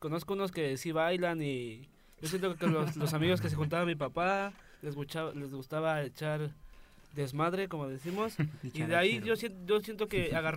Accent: Naucalpan, State of Mexico, Mexico; porque nosotros somos de Naucalpan, en San Bartolo

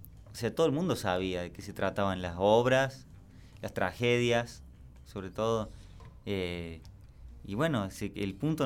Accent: Córdoba, Argentina; accent: Cordoban tonada; Es muy particular también nuestra forma de hablar, que nosotros no nos damos cuenta de eso. Yo no me escucho la tonada que tengo. Tengo amigos de otros lados que me dicen que tengo mucha tonada.

